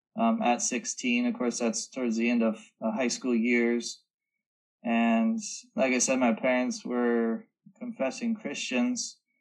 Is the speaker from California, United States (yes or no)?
no; Washington, United States; Well, for me, I'm from Washington State. I grew up knowing Jamie and his family